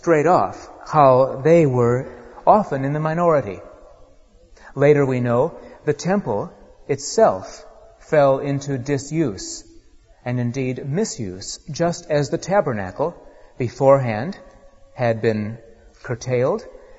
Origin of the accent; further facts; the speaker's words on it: United States; now in United Kingdom; And as an American often does, I went up to the door